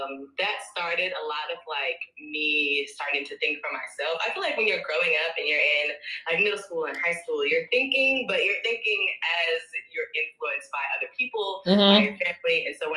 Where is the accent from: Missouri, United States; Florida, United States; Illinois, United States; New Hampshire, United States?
Missouri, United States; St. Louis; I'm from St. Louis, Missouri, so I'm a Midwestern shorty.